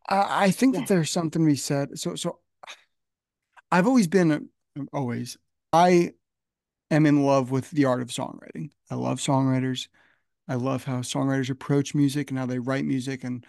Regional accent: New Jersey, United States; You know, I'm from Northern New Jersey. We didn't grow up the same way.

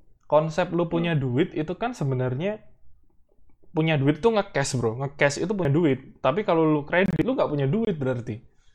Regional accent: Madiun, East Java, Indonesia; Gue Madiun, coy. Gue Madiun

